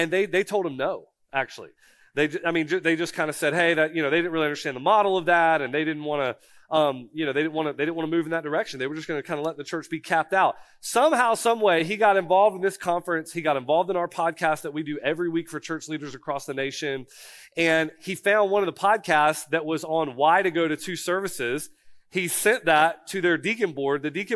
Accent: Florida, United States; also born or lived in South Carolina; now in North Carolina, United States; I'm from Florida. I was in South Carolina before.

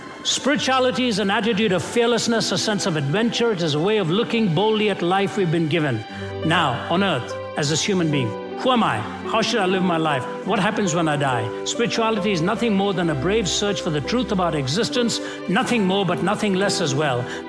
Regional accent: India; I was born and raised in India. I know that system very well.

